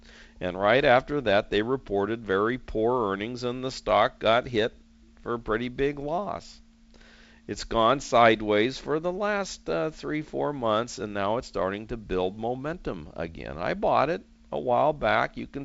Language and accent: English; San Diego, California, United States; visit San Diego, September is one of the nicest months here. And it's my favorite month, I believe, in my hometown here.